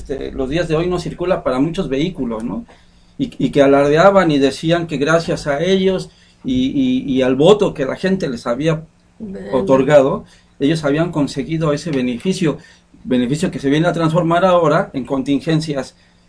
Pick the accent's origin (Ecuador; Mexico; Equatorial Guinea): Mexico; solo nos trae prejuicio a nosotros como mexicanos